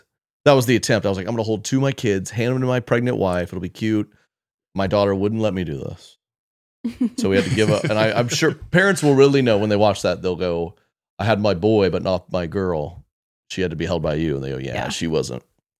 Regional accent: Oklahoma, United States; I come from Oklahoma. The streets, bro. The trenches. I come from the trenches.

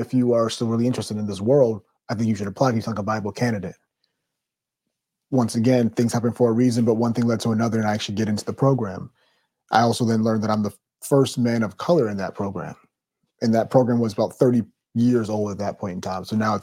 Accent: New Jersey, United States; I grew up in Jersey, going to New York enough, and studying theater, Broadway is kind of that goal that we may have.

